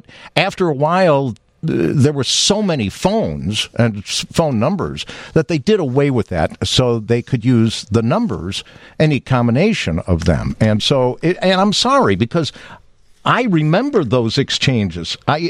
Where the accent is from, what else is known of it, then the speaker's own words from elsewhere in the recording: Evanston, Illinois, United States; I know growing up in Evanston